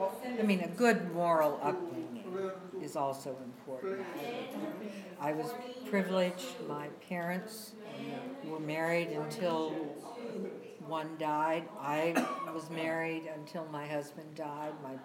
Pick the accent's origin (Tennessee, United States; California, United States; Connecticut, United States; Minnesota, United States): California, United States; Chula Vista; My whole life. One time I went, I took a job in Beverly Hills. And I went up there and I committed to stay for a month. And at the end of the month I said, what am I doing here? I really love Chula Vista.